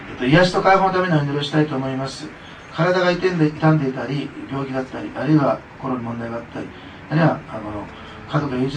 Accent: Osaka, Japan; born there; 私、大阪生まれですから、原爆の本当の痛みは正直分かってないと思っています。長崎で生まれ育った人ではないので

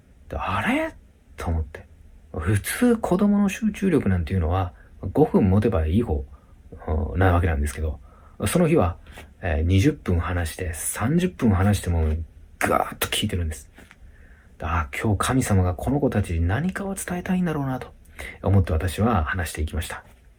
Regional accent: Nagasaki, Japan; 地元が長崎にあるんですけれども

